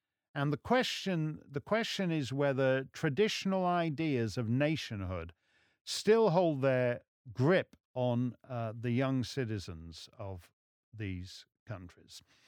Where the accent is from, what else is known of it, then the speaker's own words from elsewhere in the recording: England, United Kingdom; I'd still fight for England because I'm English.